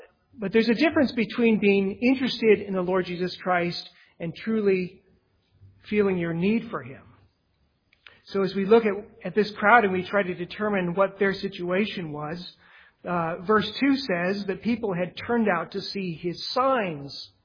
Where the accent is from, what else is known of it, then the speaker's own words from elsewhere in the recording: United States; I'm an American, and in America, the customer is always right, right?